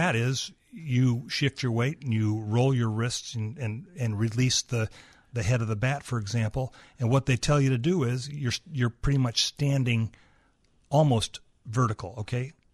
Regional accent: San Francisco, California, United States; Because, of course, I grew up in San Francisco watching the Giants and watching him as a rookie.

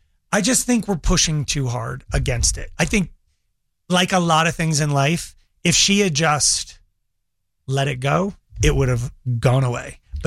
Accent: Longmont, Colorado, United States; Like, I grew up in Longmont, and we hung out with the Rodriguez family.

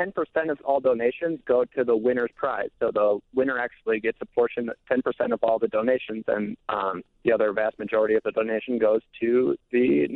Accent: Minnesota, United States; I grew up in Minnesota, and every winter there'd be a treasure hunt called the St. Paul Winter Medallion Hunt

